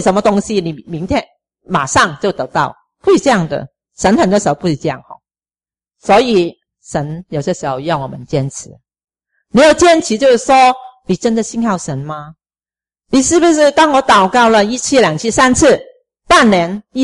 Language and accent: Chinese; China